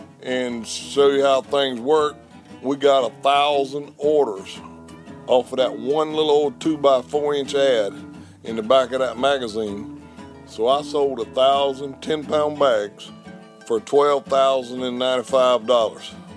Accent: Reidsville, Georgia, United States; I'm from Reidsville, Georgia. You might not can understand me the way I talk

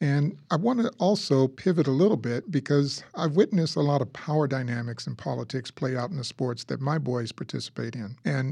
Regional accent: Houston, Texas, United States; I mentioned before that I was raised in Texas. I grew up poor in Houston during the 60s and 70s on the black side of town.

